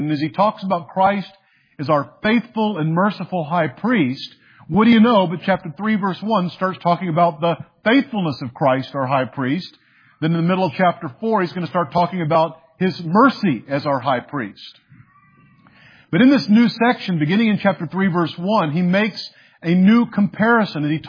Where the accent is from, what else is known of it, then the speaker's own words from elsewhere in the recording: Texas, United States; I saw in the school district in which I grew up in Texas